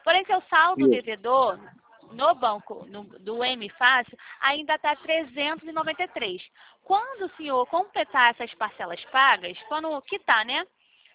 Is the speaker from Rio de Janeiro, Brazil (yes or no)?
yes; Rio de Janeiro, Brazil